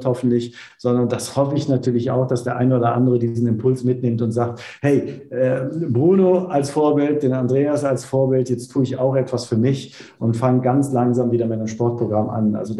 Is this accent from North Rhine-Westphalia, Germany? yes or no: yes; North Rhine-Westphalia, Germany; also born or lived in Franconia; Und ich habe 13 Jahre in Franken gelebt, ja, aber ich stamme tatsächlich aus der Voreifel.